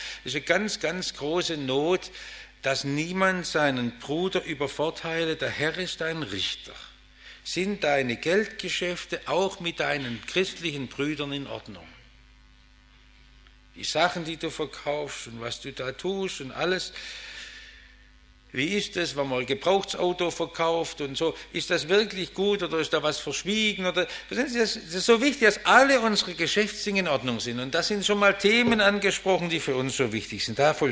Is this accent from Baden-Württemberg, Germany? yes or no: yes; Stuttgart, Baden-Württemberg, Germany; Ich bin ja im Stuttgarter Westen aufgewachsen